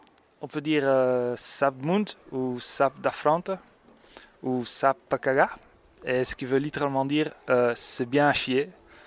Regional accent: Leuven, Flemish Region, Belgium; first language Dutch; French is a second language; now in Brussels, Belgium; j'ai 32 ans, j'habite Bruxelles depuis 12 ans, mais je suis originaire de Louvain, ou Leuven en flamand. Néerlandais, c'est ma langue maternelle, mais avec mon père, j'ai toujours parlé français. Sinon, je parle anglais, espagnol, allemand, et aussi un peu le créole du Cap-Vert

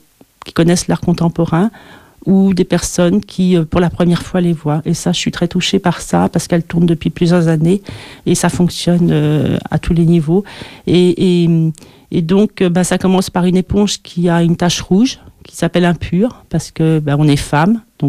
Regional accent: France; Bon, moi, je suis française, hein, donc à Paris.

